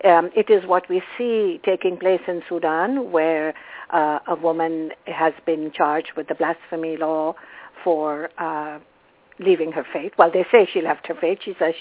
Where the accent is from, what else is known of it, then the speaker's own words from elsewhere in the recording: Canada; Now, I'm not an American. I'm a Canadian. We fought Sharia law in Ontario, where I live.